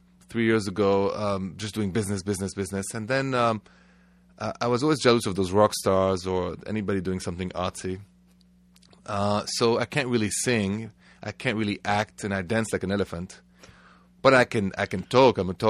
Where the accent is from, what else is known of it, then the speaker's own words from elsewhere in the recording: France; accent: French; English is a second language; No, I came and with my thick French accent and my thoughts as a Frenchman.